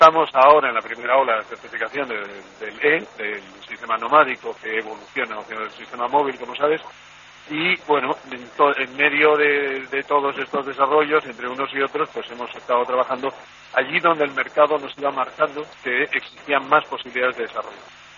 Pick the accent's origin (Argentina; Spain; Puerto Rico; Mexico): Spain; Yo soy español.